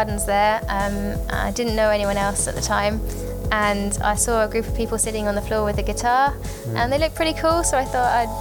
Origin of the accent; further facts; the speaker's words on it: South England, United Kingdom; moved away as an adult; now in Australia; so I'm from England on the south coast, and I've been in Australia since April this year.